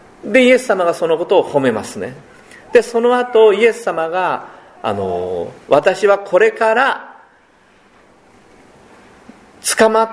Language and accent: Japanese; Kyushu, Japan; born there; 私は九州で生まれましたから、どうしても九州の何て言いますか、味というか九州の人たちの考え方じゃないですけど、気質っていうんですかね、そういうのやっぱり持ってますよね。